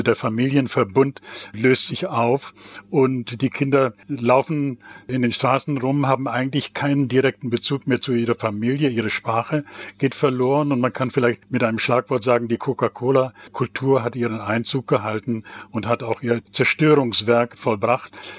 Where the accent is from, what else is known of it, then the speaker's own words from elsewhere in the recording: Lower Saxony, Germany; Also ich habe vorhin gesagt, ich komme aus dem Emsland.